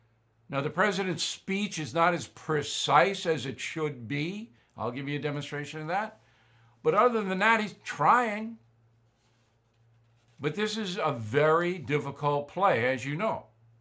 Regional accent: United States; As an American, not as a journalist or anything like that, I think the federal government's doing what it can do.

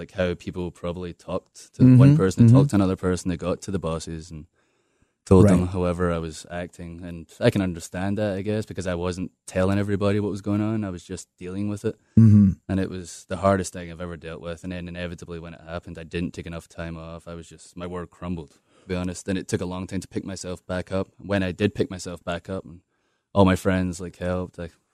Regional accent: United States; I grew up in America and, you know, saw them almost like parent figures

